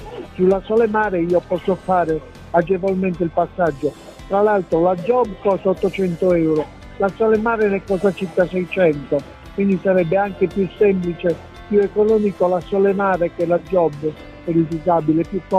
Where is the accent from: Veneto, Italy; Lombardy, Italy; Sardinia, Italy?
Sardinia, Italy; Macomer; io sono originario di Macomer